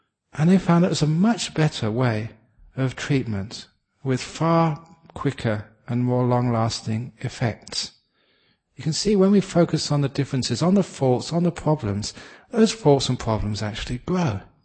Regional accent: England, United Kingdom; born there; I was born in England, and my favorite food was fish and chips.

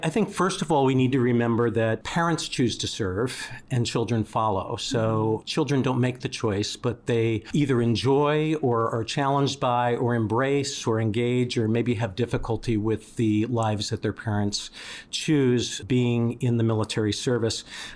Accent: Fanwood, New Jersey, United States; So I grew up in a suburb of New York City in New Jersey, a small town called Fanwood.

